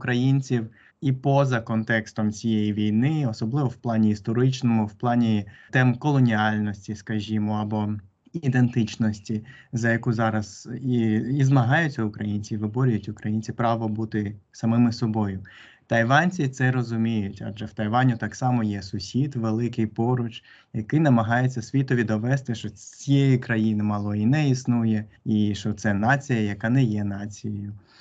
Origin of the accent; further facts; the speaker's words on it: Kherson Oblast, Ukraine; now in South Korea; я сам, власне, з Херсонщини, і нашу частину області окупували одразу, і тому моя родина виїхала до Південної Кореї дуже рано